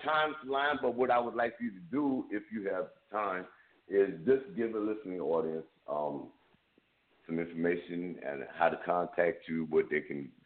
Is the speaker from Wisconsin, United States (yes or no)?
no; Paterson, New Jersey, United States; I created a page on Facebook that basically is used in my hometown, which is Paterson, New Jersey.